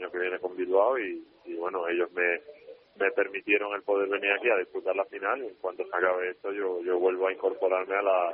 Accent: Baruta, Miranda, Venezuela; born there; Sí, yo nací en Baruta, en Caracas.

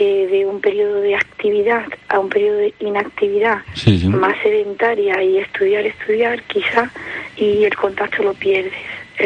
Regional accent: Córdoba, Andalusia, Spain; now in Barcelona, Spain; Yo soy cordobesa. No sé si me habrán notado en el acento, pero no soy de aquí.

